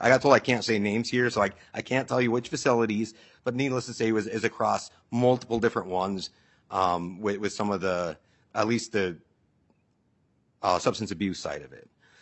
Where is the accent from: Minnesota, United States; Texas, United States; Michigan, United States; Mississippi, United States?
Minnesota, United States; I'm from Waseca County.